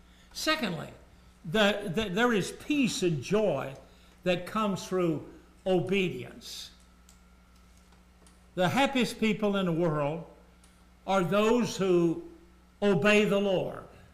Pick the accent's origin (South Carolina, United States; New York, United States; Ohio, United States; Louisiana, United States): Louisiana, United States; Some years ago, I was preaching in Morristown, Tennessee. I gave a testimony that I was from Louisiana.